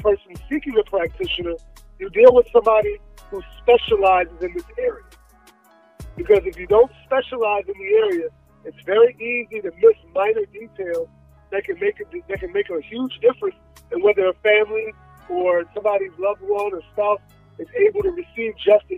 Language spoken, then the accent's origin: English; New York, United States; also born or lived in Florida; now in Atlanta, United States; No, I'm from New York.